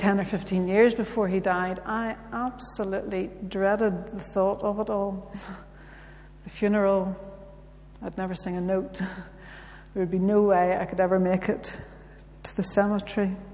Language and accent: English; Bangor, Northern Ireland, United Kingdom; The ancient monastery in my hometown of Bangor